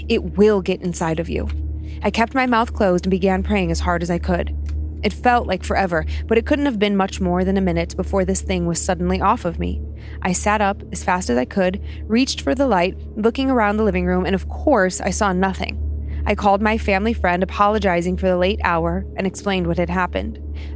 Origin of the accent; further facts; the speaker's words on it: Texas, United States; I'm from South Central Texas, and I'm a non-denominational Christian.